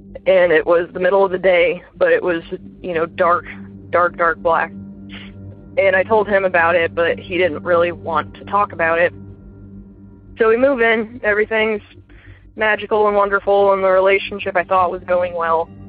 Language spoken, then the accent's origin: English; Midwest, United States; I'm from the Midwest. I grew up in a Victorian house that was crazy haunted